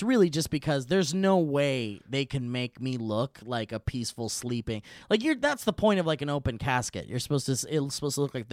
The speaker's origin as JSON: {"language": "English", "town": "Oxnard", "region": "California", "country": "United States", "tie": "born or raised there", "said": "And I grew up in Oxnard where we didn't need air conditioning units because we were by the ocean."}